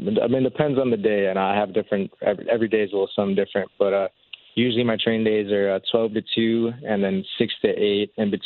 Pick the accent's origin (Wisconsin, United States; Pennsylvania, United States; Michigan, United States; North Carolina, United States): Wisconsin, United States; I'm from Wisconsin. We don't got no beaches. We don't got none of that.